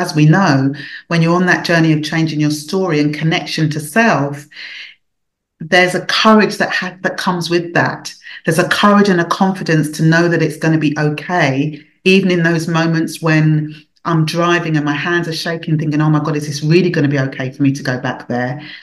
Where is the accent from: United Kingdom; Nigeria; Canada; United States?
Nigeria; I'm Nigerian, and da da da. And I just thought, oh my gosh, I don't want him to know I'm Nigerian, because he's going to ask me something in my language and I'm not going to understand